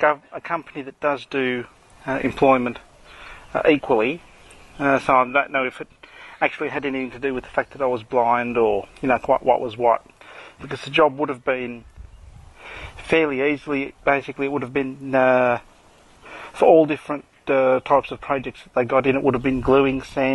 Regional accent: Australia; accent: Australian; and myself, I'm, as you can tell by my accent, from Australia.

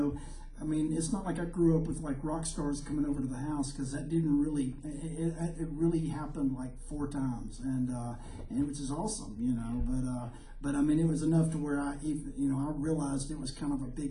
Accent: Muscle Shoals, Alabama, United States; upbringing wasn't a typical North Alabama upbringing, and I'm from the northwest corner of Alabama, and I'm from the Muscle Shoals area

